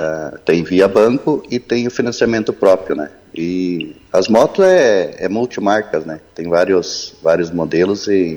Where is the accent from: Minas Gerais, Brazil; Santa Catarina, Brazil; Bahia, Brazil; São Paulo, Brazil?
Santa Catarina, Brazil; Mondaí; now in Palmitos, Brazil; esse ano vai fazer 18 anos que estou em Palmitos. Eu sou natural de Mondaí.